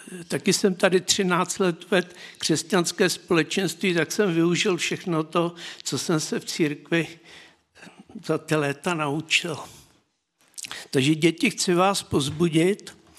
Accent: Prague, Czechia; Já jsem se narodil roku 1952 v Praze na Žižkově a tam byli známí lumpové, nejhorší z celé Prahy. A mezi těma jsem vyrůstal.

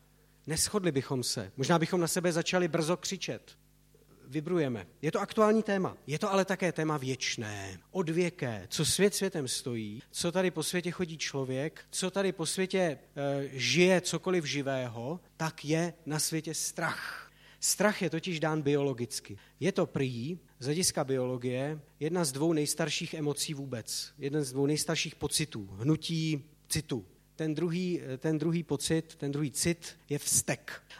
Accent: Litomyšl, Pardubice Region, Czechia; Pocházím z Litomyšle, tam i teď s manželkou a těmi dětmi tedy žijeme a do Prahy dojíždím učit. Jsem kazatelem v církvi bratrské

